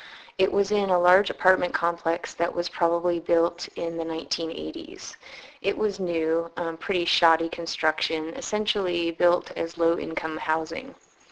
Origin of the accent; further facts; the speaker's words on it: San Francisco, California, United States; I'm from San Francisco. In 1997, I was living in Ithaca, New York, where my mother and my two half-brothers live.